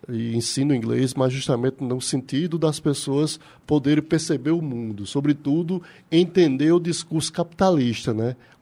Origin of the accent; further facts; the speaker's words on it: Paraíba, Brazil; Essa que eu fiz justamente para expor esse nosso prazer de ser paraibano, né?